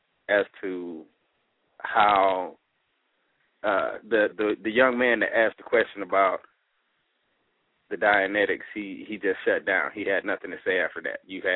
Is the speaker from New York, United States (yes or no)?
no; Peoria, Illinois, United States; Yes, I'm from Peoria, Illinois.